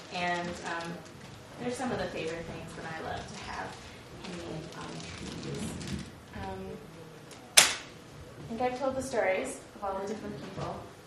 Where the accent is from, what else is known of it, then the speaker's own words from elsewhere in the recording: Alberta, Canada; Alberta, Canada, which is where I'm from and where I grew up in the Evangelical Lutheran Church in Canada.